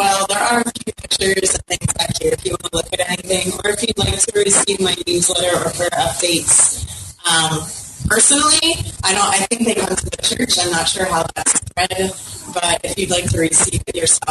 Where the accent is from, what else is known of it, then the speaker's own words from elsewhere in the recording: United States; now in Czechia; But being an American is definitely probably even a draw.